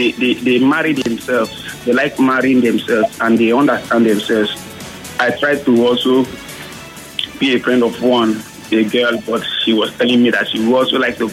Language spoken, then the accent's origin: English; Akwa Ibom, Nigeria; As a matter of fact, I'm from Ibibio, Akwa Ibom.